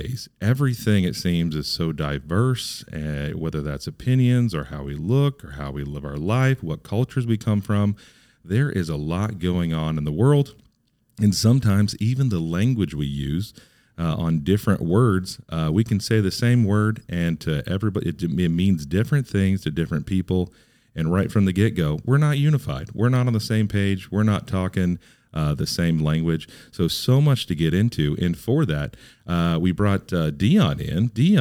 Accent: Cincinnati, Ohio, United States; well, you know, I grew up in Cincinnati, Ohio, so OH is in my vocabulary.

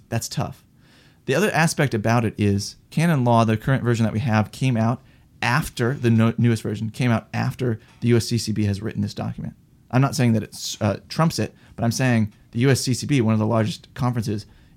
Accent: Wisconsin, United States; I'm from Wisconsin originally, okay?

